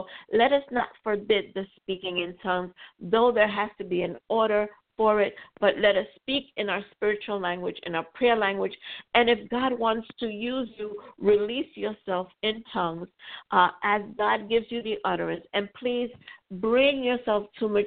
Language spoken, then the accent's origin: English; New York City, New York, United States; I developed a habit of learning more Spanish because I grew up in New York City.